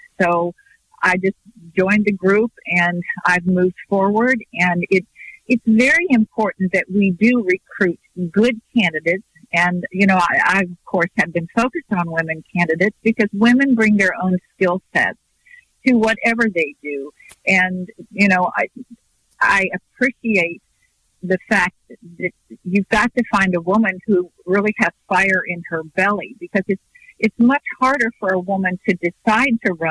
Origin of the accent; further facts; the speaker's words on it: West Virginia, United States; Love the South. So I'm from West Virginia.